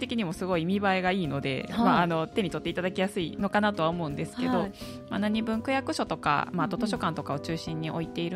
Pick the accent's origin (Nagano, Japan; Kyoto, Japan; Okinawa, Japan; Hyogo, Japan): Kyoto, Japan; Kameoka; 実は私も亀岡出身なんですけども